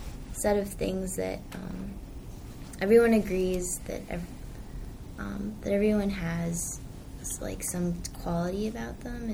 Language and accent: English; Naperville, Illinois, United States; and I'm from Naperville, Illinois.